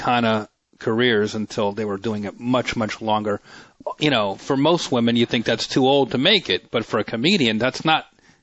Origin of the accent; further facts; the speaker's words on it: New Jersey, United States; Yeah, well, we're from Jersey. You know, it's a Jersey thing.